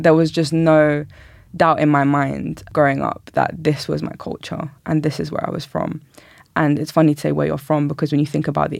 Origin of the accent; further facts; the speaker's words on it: London, United Kingdom; I was born and raised in North London to a Kurdish family. I'm a Kurdish woman